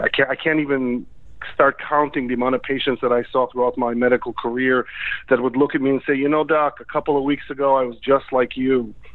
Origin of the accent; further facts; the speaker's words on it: Israel; born there; English is a second language; My background, I was born in Israel